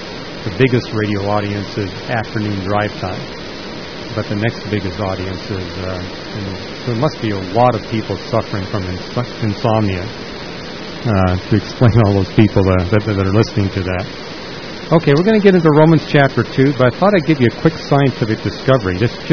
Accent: British Columbia, Canada; now in United States; There's so many people here in California, none of it's left. Or I grew up in British Columbia.

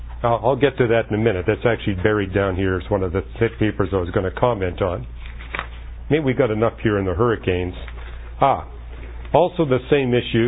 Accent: Vancouver, British Columbia, Canada; now in United States; Well, where we live in Southern California, it's not like where I grew up in Vancouver, where there's enough water that you can have lush lawns with no irrigation at all.

